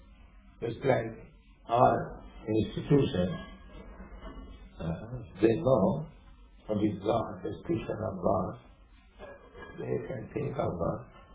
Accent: India; English is a second language; It's like we are Indian, we cannot tolerate such strong, but it comes thinking. Cool. Similarly, in India, you cannot tolerate the scorching heat.

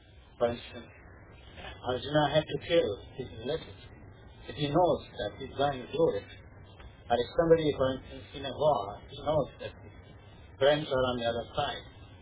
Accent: India; I said that as an Indian, suppose I try to speak about Gita or the philosophy of Hinduism to people in the neighborhood

